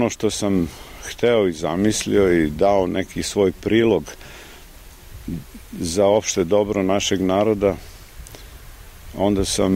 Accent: Prizren, Kosovo; also born or lived in Australia; I kao mali odrastao sam u Prizrenu, u jednoj kući koja je bila u to vreme preko 200 godina stara i ličila je nešto malo na ovu. I u Australiji kad smo živeli

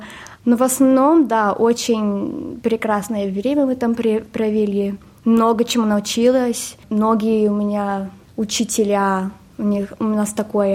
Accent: Zhezkazgan, Ulytau Region, Kazakhstan; now in Sydney, Australia; В Казахстане я родилась. Мы из Казахстана, из Джисказгана.

